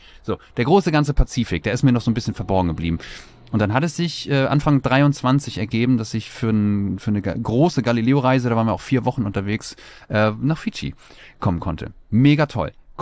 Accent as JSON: {"language": "German", "town": "Kiel", "region": "Schleswig-Holstein", "country": "Germany", "tie": "born or raised there", "said": "Also ich bin in Kiel groß geworden und habe Kiel auch nie, wohnsitzmäßig nie verlassen."}